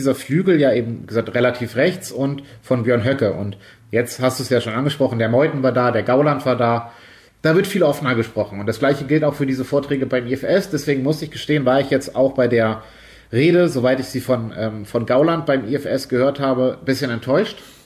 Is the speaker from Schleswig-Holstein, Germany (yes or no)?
yes; Schleswig-Holstein, Germany; Aumühle ist quasi um die Ecke von meinem Heimatort in der Nähe von Hamburg auf einem Waldfriedhof, relativ großes Grab.